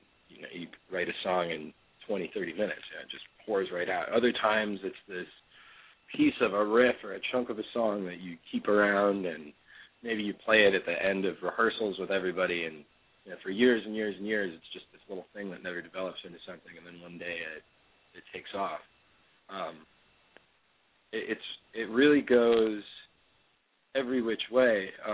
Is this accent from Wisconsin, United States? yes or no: yes; Madison, Wisconsin, United States; we're really looking forward to going into Madison, which is my hometown, so got a little home field advantage there.